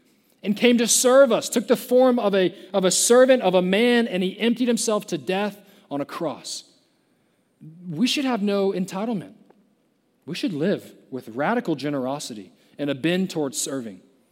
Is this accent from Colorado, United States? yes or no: no; McKinney, Texas, United States; I grew up in McKinney, Texas. It's an hour north of Dallas. I'm not from Dallas. Don't put that on me.